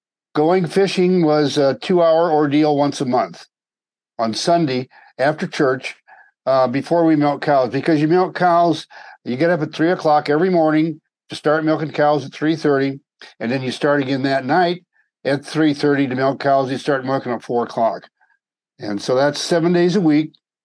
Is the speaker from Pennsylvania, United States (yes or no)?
no; Iowa, United States; also born or lived in Fort Smith, Arkansas; I was born in Fort Smith, Arkansas, during the Second World War. My father was stationed there. Shortly after I was born, he was shipped overseas, and my mother returned to the family home, a dairy farm in Iowa.